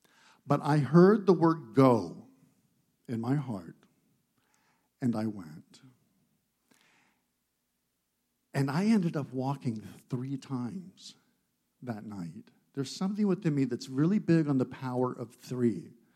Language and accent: English; Florida, United States; I grew up in Florida, so as a kid, I walked barefoot on plenty of asphalt roads in the summer